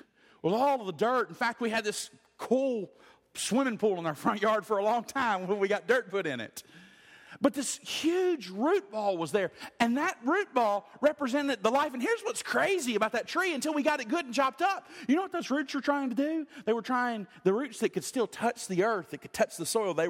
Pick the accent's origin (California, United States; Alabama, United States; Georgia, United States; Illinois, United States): Alabama, United States; Where I grew up in Lower Alabama, if you dug down to put a foundation, if you dug down very far, it's called a swimming pool.